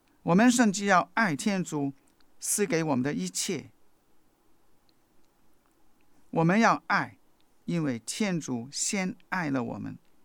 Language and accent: Chinese; China; 特别是我们中国人所说的智、仁、勇三达德。